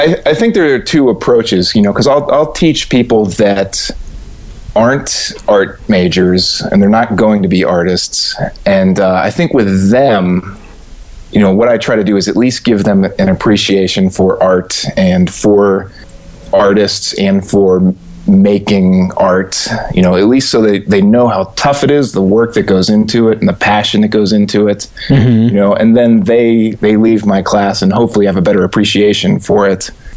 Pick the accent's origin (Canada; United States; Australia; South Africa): United States; Erie, Pennsylvania; moved away as an adult; now in Elkins, United States; No, I'm from Erie, Pennsylvania, originally.